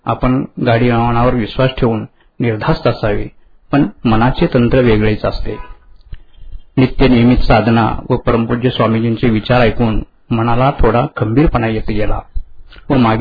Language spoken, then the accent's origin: Marathi; Maharashtra, India; मी मूळचा तुळजापूर तालुक्यातील एका खेड्यात जन्मलेला.